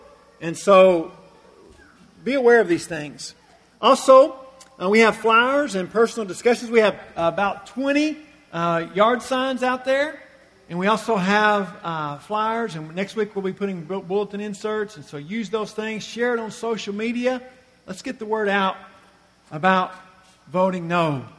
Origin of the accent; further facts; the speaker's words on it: Missouri, United States; also born or lived in Tennessee; I have lived in, grew up in Missouri, lived in Tennessee a while, and I like both those states.